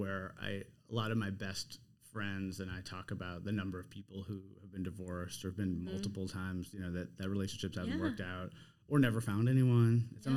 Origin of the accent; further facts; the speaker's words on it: New York City, New York, United States; So I grew up, born and raised in New York City.